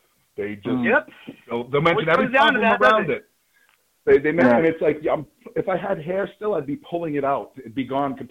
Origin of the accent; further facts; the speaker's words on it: Massachusetts, United States; I am from Massachusetts. We swear a lot.